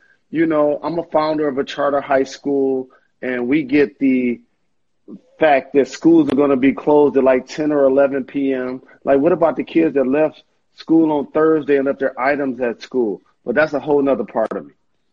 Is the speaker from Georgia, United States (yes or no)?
no; Detroit, Michigan, United States; Well, you know, I'm from Detroit.